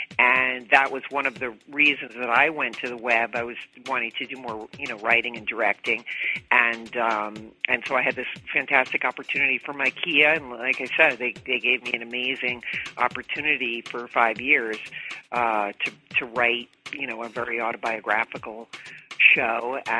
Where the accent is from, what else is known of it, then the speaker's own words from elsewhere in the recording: Massachusetts, United States; born there; I was born in Massachusetts. We have a kind of an East Coast sense of humor